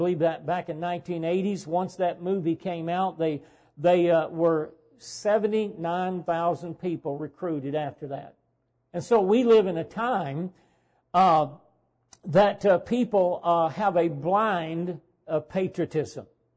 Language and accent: English; United States; I focus on America because I love this country. I was born and raised here.